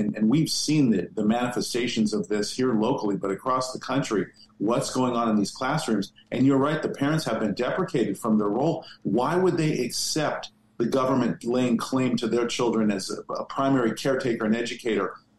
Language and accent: English; California, United States; Yeah, I come from California originally, so I know exactly what you're talking about.